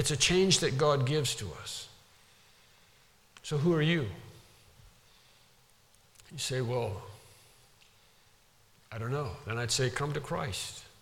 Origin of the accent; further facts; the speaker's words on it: United States; I'm still an American. I'm still a male. I still speak English.